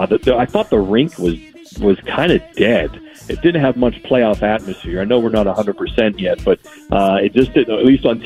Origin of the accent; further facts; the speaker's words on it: Pennsylvania, United States; also born or lived in Ohio; as I grew up in Pennsylvania and Ohio. My dad was a South Boston kid. Mom and dad grew up in South Boston.